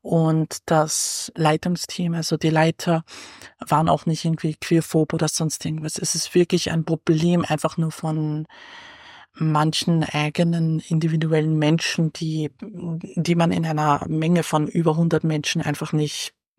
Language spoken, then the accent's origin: German; Wieselburg, Lower Austria, Austria; ich komme ja aus Wieselburg und auf dem Land wächst man natürlich eben mit genau sowas auf.